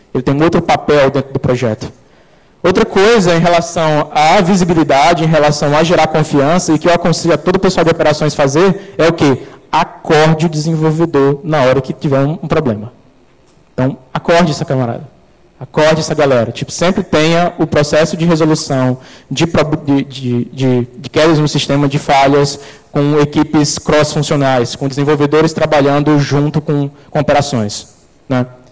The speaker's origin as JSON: {"language": "Portuguese", "region": "Ceará", "country": "Brazil", "said": "Eu sou cearense, viu, pessoal?"}